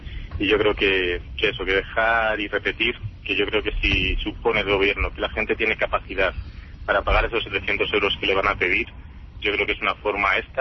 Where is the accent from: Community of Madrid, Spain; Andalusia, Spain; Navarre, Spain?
Community of Madrid, Spain; Madrid; me produce tristeza como madrileño.